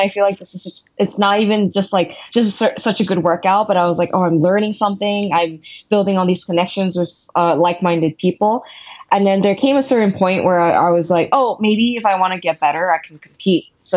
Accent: New York, United States; So I was born and raised in New York in the US, and I am the product of immigrant parents.

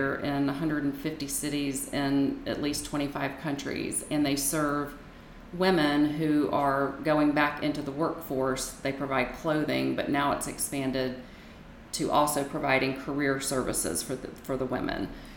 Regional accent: Gulfport, Mississippi, United States; now in Las Vegas, United States; I grew up in the South in Gulfport, Mississippi, and was a dental hygienist for greater than 25 years.

